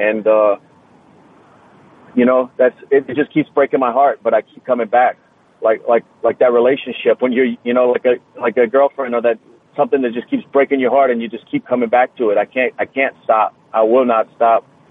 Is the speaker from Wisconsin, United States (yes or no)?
no; Louisiana, United States; maybe because I'm from Louisiana and train in South Florida, I'm used to the humidity and heat.